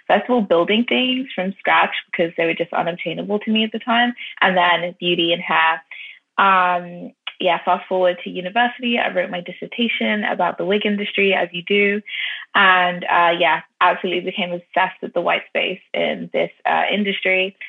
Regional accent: Ireland; also born or lived in London, England; London born, but I was raised in Ireland as well.

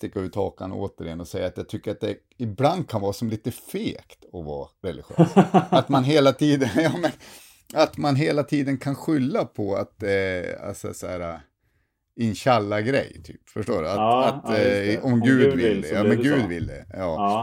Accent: Sundsvall, Västernorrland County, Sweden; now in Luleå, Sweden; alltså jag är ju från Sundsvall.

